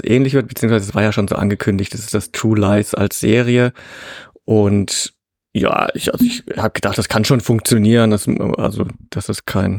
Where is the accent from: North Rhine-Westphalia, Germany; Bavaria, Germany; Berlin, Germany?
Bavaria, Germany; ich komme ja auch aus Bayern